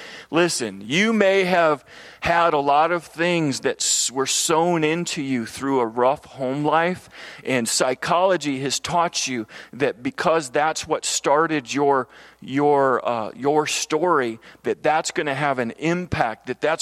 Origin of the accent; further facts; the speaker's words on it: United States; Sorry, I'm from America, so, you know, we're okay with that.